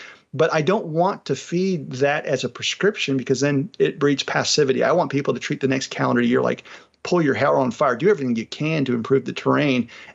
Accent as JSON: {"language": "English", "region": "New Mexico", "country": "United States", "said": "And even in my home state, Otero County, we secured a vote to get rid of Dominion drop boxes."}